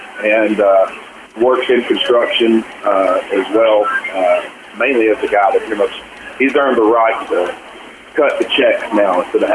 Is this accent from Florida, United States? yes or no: yes; Florida, United States; Well, I grew up in North Florida in a very lower middle-class family.